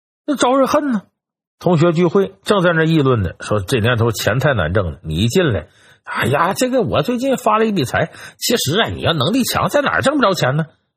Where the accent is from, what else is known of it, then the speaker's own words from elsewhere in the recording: China; 我们中国人咱不客气点说